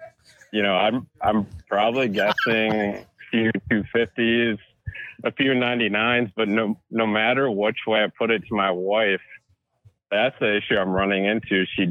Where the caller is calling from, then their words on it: Wisconsin, United States; Nabisky, Wisconsin.